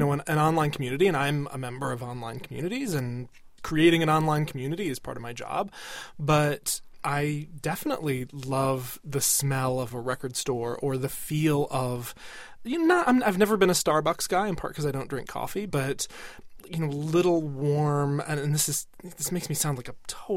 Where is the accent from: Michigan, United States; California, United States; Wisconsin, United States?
Wisconsin, United States; Madison; Well, I just went back to my hometown of Madison, Wisconsin